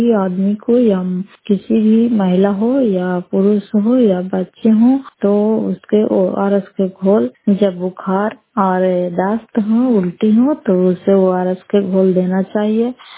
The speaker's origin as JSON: {"language": "Hindi", "town": "Fatehpur", "region": "Bihar", "country": "India", "said": "घर फतेहपुर, पंचायत मकरौता, जिला नालंदा और कराय पसुरा की निवासी हूँ।"}